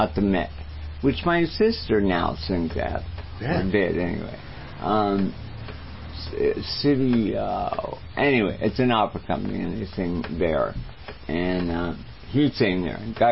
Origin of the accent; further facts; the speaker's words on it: Rome, Lazio, Italy; English is a second language; I'm from Rome, Italy, originally.